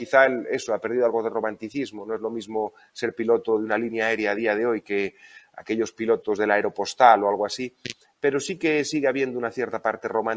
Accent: Galicia, Spain; Narla es el río que pasa por mi pueblo y además cuando en época medieval, en tiempos del Reino Suevo, cuando se establecen los primeros condados en Galicia, uno de esos primeros 7 condados es el condado de Narla.

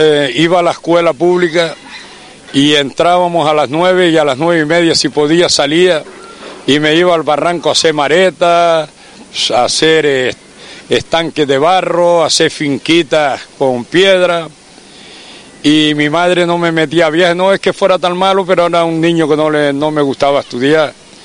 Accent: Lomo del Apolinario, Canary Islands, Spain; also born or lived in Guía; Yo soy nacido en Guía y criado en el lomo del Apolinario.

